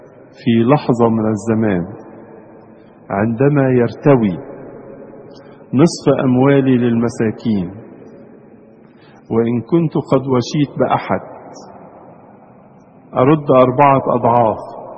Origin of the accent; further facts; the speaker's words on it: Egypt; في الفاظ كده كتير نقولها في الادبيات الاجتماعية بتاعتنا كمصريين